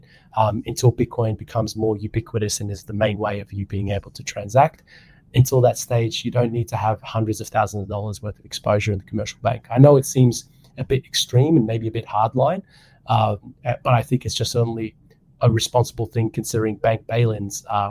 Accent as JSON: {"language": "English", "country": "Australia", "tie": "born or raised there", "said": "I come from a Lebanese family. I was born and raised here in Australia. Fortunately enough, it's a beautiful country to be brought up in."}